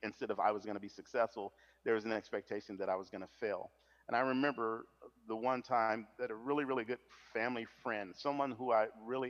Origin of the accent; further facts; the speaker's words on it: Flint, Michigan, United States; moved away as an adult; also born or lived in Arkansas; I grew up, I was born in Arkansas, but raised in Flint, Michigan, and lived there until 1983, until a time that I went into the United States Air Force.